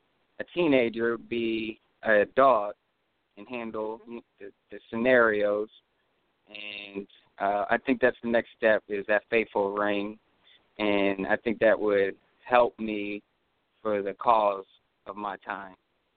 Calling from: Indiana, United States; Oh, that's in Indiana.

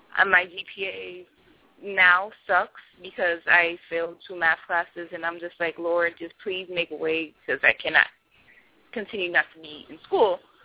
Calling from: Miami, Florida, United States

